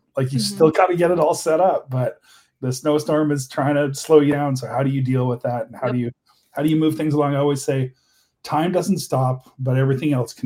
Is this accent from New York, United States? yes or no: no; California, United States; Well, as a 6-year-old growing up in California, I knew the motion picture industry was an actual industry